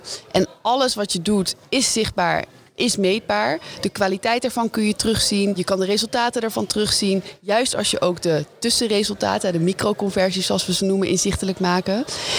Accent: Rotterdam, South Holland, Netherlands; En hoe slim Eindhoven is, zeg ik als Rotterdammer.

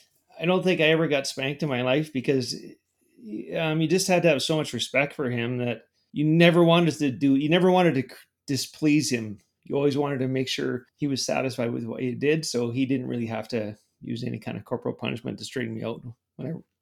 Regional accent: Invermere, British Columbia, Canada; Yeah, I was born and raised in Invermere

